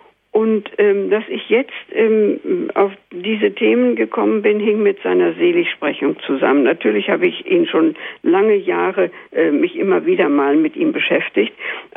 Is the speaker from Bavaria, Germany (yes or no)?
no; Hamburg, Germany; ich stamme ja aus Hamburg und war damals auf dem Lande evakuiert